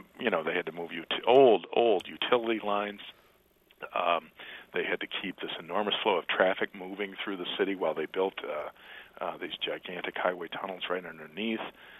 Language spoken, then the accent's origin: English; Detroit, Michigan, United States; I grew up in Detroit and can remember the last of the interstates being built through there.